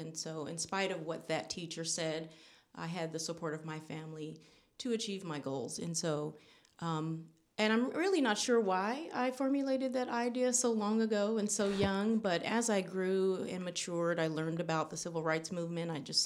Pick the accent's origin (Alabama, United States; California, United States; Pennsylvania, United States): California, United States; Vallejo; also born or lived in Virginia / Orlando, Florida; I say I'm born and raised in Vallejo, but I should say that I was a military brat initially.